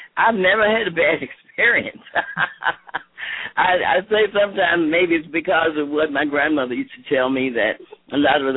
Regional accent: Chicago, Illinois, United States; also born or lived in Texas; because I grew up on the south side of Chicago. Even though I was born in Texas, but from third grade through high school, I was in Chicago on the south side.

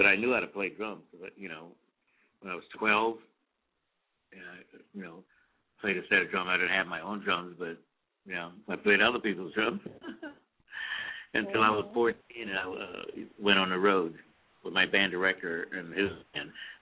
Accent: Charleston, United States; now in New York, United States; because I came from Charleston to New York

